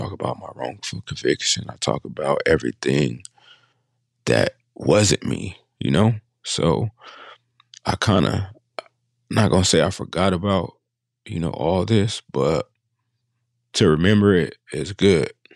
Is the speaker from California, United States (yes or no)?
yes; Sacramento, California, United States; I grew up in Sacramento, California. Was a pretty well-mannered kid. I am the oldest of seven.